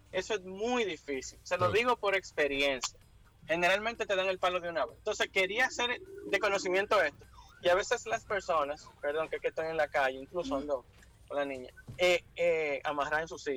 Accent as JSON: {"language": "Spanish", "country": "Dominican Republic", "said": "Y nosotros, como dominicanos, aunque la gente no lo crea, con los mantenimientos somos muy ñoños."}